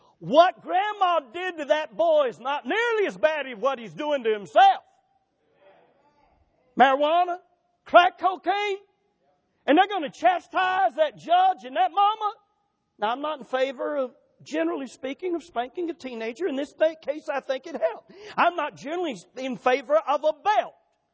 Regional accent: the South, United States; Now, I was raised in the South, folks.

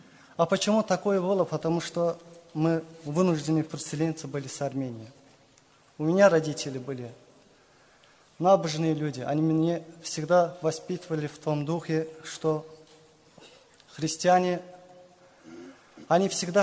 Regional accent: Ganja, Azerbaijan; я из Азербайджана, тоже город Кенджа.

